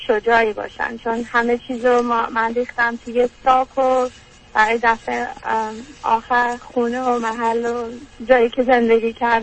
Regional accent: Iran; من ایرانم رو اونجور دوست دارم

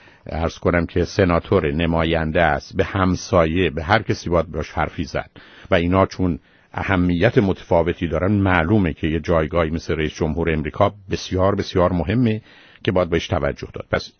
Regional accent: Iran; ما ایرانی هستیم

